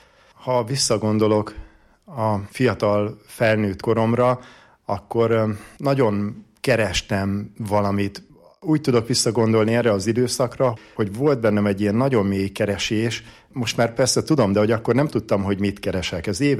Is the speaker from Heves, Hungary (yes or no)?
yes; Visznek, Heves, Hungary; Visznekről származom, egy kis heves megyei faluból.